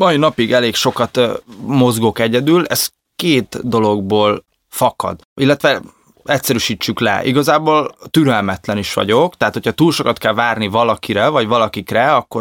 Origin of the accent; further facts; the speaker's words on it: Óbuda, Budapest, Hungary; az utcában, ahol felnőttem, itt Óbudán